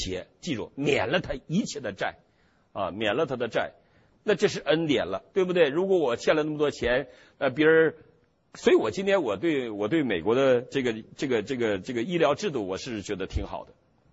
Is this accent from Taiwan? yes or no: no; Northeast China, China